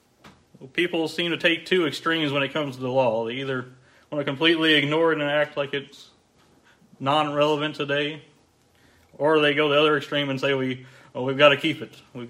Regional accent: Clarksville, Tennessee, United States; I am from the Clarksville, Tennessee area, growing town, about 200,000 people almost now. It wasn't that big 20, 30 years ago, but it's a military town.

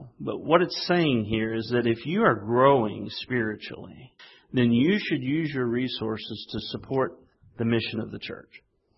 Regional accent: West Virginia, United States; As I've told you, I'm from West Virginia. Not all of our cars run that we have. Some sit in the driveway.

